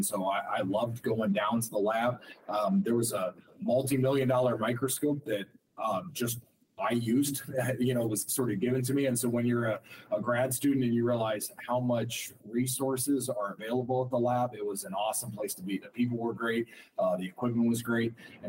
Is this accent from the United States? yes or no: yes; Springfield, Ohio, United States; So I'm a Central Ohio kid, sort of growing up in Springfield, sort of halfway between OSU and AFRL.